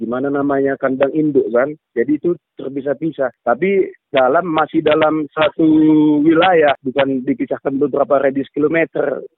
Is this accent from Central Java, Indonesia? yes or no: no; North Sumatra, Indonesia; Tapi kalau di daerah saya di Simalungun, Oktober, karena ada yang membuang bangkainya.